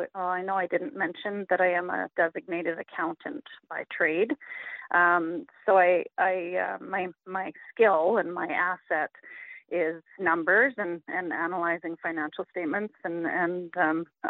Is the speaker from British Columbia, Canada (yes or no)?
yes; Smithers, British Columbia, Canada; also born or lived in Prince George; I grew up in Smithers. I wasn't born there, born in Prince George. Grew up in Smithers. And after a brief hiatus, attending post-secondary school in Vancouver, I moved back in 1997